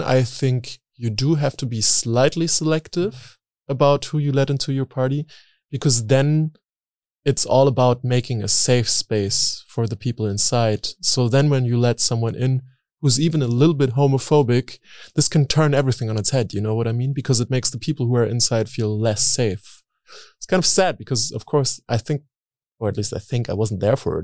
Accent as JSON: {"language": "English", "region": "Berlin", "country": "Germany", "tie": "born or raised there", "said": "I grew up in Berlin and I lived near Nollendorfplatz earlier, which is like the biggest like gay queer Kiez in Berlin."}